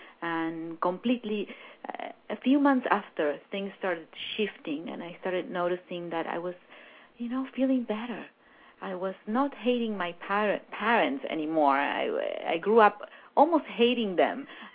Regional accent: Argentina; I grew up in Argentina, that is a meat-eating country

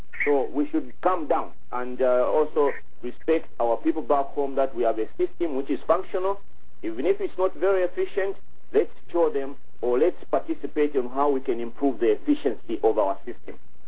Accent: Ndola, Copperbelt, Zambia; I was brought up in Indola, I went to school in Indola, and, I'm from there.

